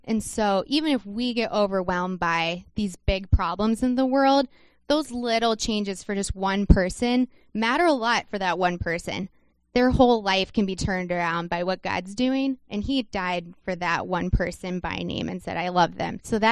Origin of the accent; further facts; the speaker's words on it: Orlando, Florida, United States; or I grew up in Orlando where we have Disney World.